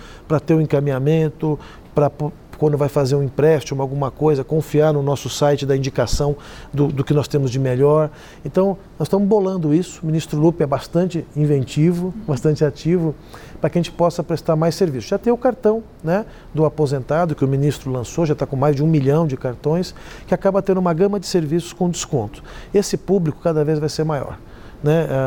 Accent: São Paulo, Brazil; Eu sou paulistano, sei que na minha cidade lá os motoqueiros, os motoboys são indispensáveis

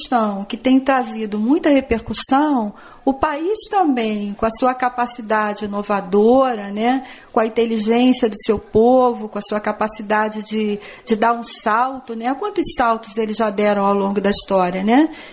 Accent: Rio de Janeiro, Brazil; Eu sou carioca, mas eu estava morando no Rio Grande do Norte, eu estava morando em Natal nessa época.

